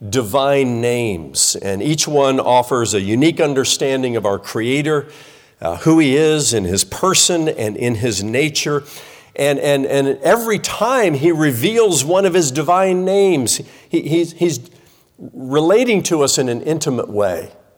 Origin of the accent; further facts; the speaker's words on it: Indiana, United States; We were known as the three R's growing up in Indiana